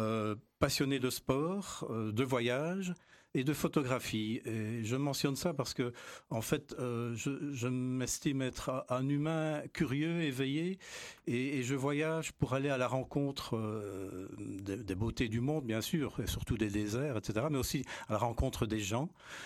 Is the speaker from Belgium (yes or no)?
yes; Liège, Wallonia, Belgium; Je dirais d'avant tout que je suis liégeois.